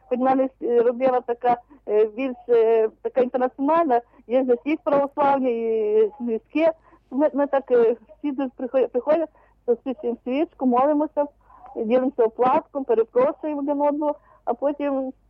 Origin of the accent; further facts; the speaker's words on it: Khmelnytskyi Oblast, Ukraine; Я з Хмельницької області.